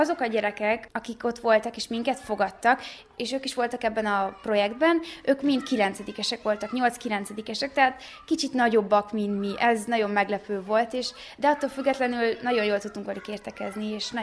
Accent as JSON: {"language": "Hungarian", "country": "Romania", "said": "mi ugyanúgy magyarok vagyunk, és attól, amikor Romániában élünk, nem vagyunk románok."}